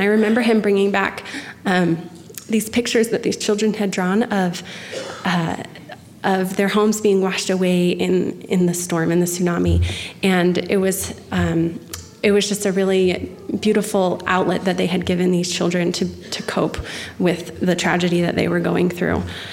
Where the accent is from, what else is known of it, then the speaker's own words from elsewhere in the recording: Virginia, United States; he's a man who was in my ward growing up in Virginia.